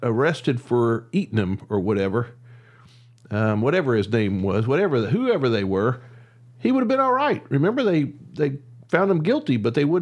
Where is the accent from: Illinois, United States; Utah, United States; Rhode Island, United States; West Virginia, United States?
West Virginia, United States; Huntington; I led a simple life growing up in Huntington, West Virginia, and this is way beyond what I can cope with.